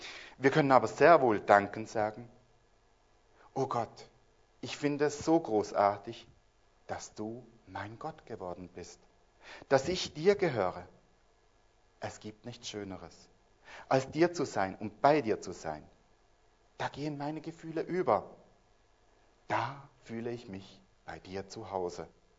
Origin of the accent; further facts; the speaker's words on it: Switzerland; now in Germany; ich bin auch Schweizer, obwohl ich in Deutschland lebe.